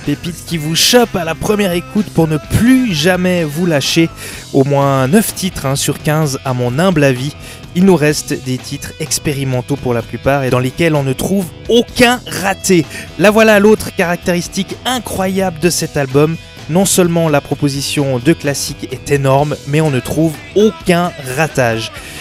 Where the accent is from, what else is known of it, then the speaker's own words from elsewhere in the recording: Switzerland; numéro 1 chez nous en Suisse